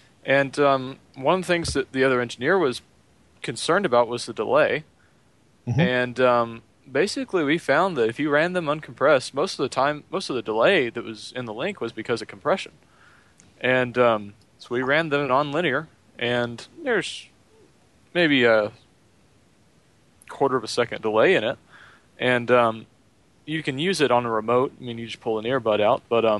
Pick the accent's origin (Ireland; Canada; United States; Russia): United States; Altus, Oklahoma; I started out as a board op at my hometown station here in Altus, KWHW.